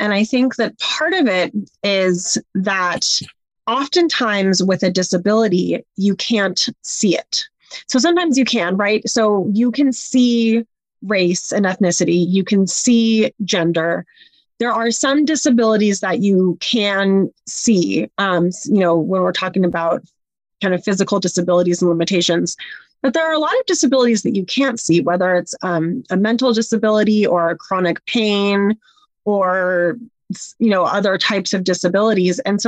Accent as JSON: {"language": "English", "town": "Oakland", "region": "California", "country": "United States", "tie": "born or raised there", "also_born_or_lived": "Berkeley", "said": "So growing up in Oakland and Berkeley, I was always exposed to a pretty diverse group of people."}